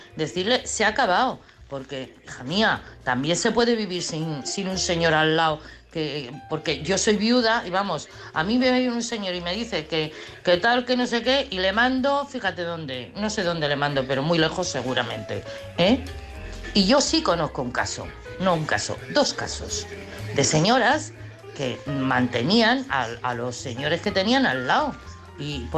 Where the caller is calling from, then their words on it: Madrid, Community of Madrid, Spain; de Madrid.